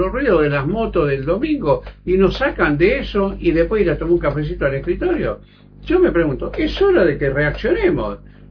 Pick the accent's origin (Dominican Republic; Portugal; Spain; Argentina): Argentina; ¿no nos interesa como argentinos reservar esto que tiene una historia riquísima en la ciencia y en la tecnología de la República Argentina?